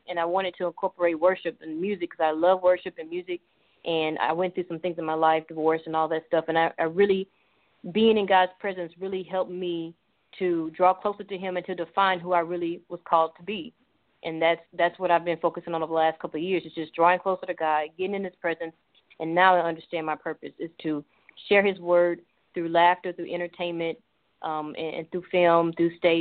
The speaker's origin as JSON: {"language": "English", "town": "Little Rock", "region": "Arkansas", "country": "United States", "moved": "yes", "lives_now": "Dallas, United States", "said": "I am actually originally from Little Rock, Arkansas, and I moved to Dallas in 1998. And ever since then, we've been here, and we love it here."}